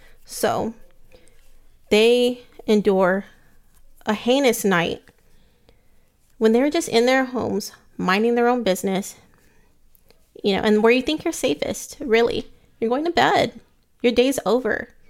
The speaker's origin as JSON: {"language": "English", "region": "Texas", "country": "United States", "said": "I'm from South Texas."}